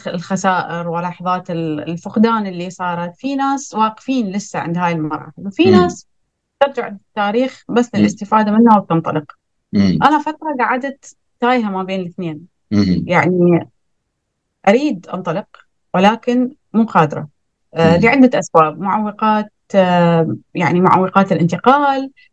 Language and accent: Arabic; Iraq; أنا عراقية مولودة بالعراق، عشت بالعراق لغاية سن الجامعة.